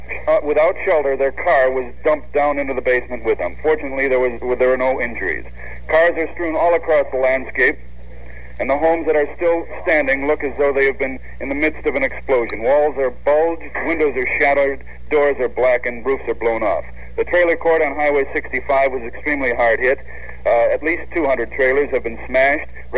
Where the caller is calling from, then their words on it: New Brighton, Minnesota, United States; I'm now calling from New Brighton because there are no communications.